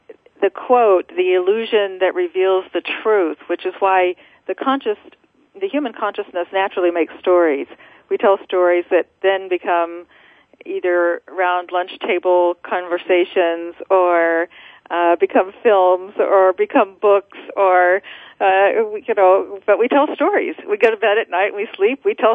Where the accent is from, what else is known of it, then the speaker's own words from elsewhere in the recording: Texas, United States; Believe it or not, I grew up in Texas